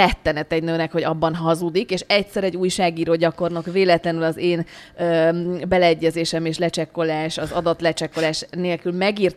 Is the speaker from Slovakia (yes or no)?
no; Prague, Czechia; én gyerekkoromban ebben a közegben nőttem fel, mi Prágában éltünk nagyon sokáig